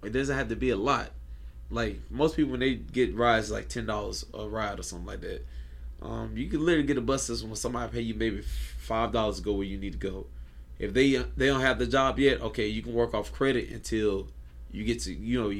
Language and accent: English; Atlanta, Georgia, United States; I'm from Atlanta, Georgia, right?